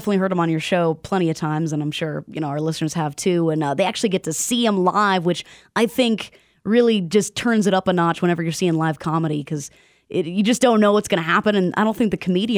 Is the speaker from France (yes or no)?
no; Florida, United States; Oh wow. Okay, that's definitely South. I'm originally from Florida.